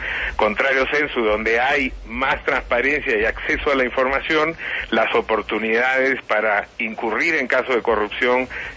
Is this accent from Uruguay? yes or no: no; Peru; yo soy peruano y hablo en general de la región